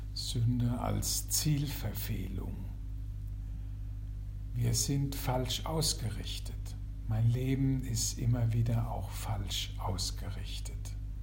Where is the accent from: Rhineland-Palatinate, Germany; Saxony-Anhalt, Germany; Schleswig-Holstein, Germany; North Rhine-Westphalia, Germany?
Rhineland-Palatinate, Germany; Ich bin Priester, ich bin Mann, ich bin Pfälzer